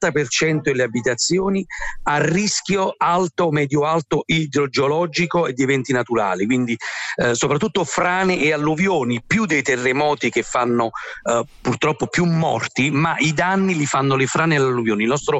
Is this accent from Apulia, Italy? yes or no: no; Naples, Campania, Italy; Io che sono napoletano, nessuno mi assicurerebbe